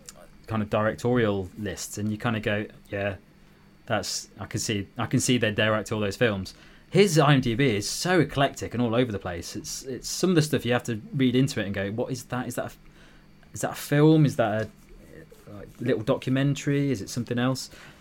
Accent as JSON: {"language": "English", "country": "United Kingdom", "tie": "born or raised there", "said": "bearing in mind that I grew up in the United Kingdom"}